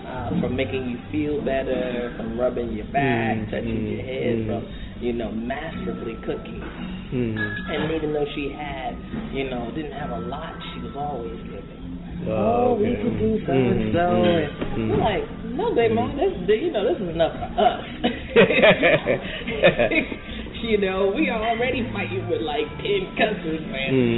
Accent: New Jersey, United States; I'm from New Jersey.

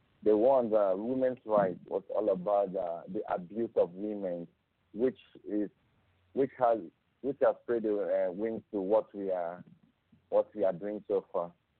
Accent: Uyo, Akwa Ibom, Nigeria; I'm from Ibom Ibom local government area, but I was born in Uyo and I live in Uyo.

